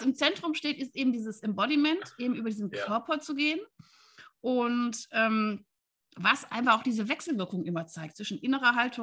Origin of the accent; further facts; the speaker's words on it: Wuppertal, North Rhine-Westphalia, Germany; ich bin ja Wuppertalerin und ich komme auch aus der Südstadt und ich war sogar noch vor einer Woche in Wuppertal